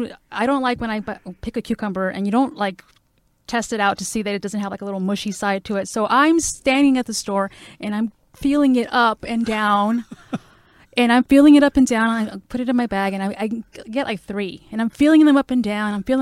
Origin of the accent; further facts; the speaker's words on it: Watts, California, United States; now in Valencia, United States; I grew up in Watts, and my parents still live in Watts. So I went to school there, obviously.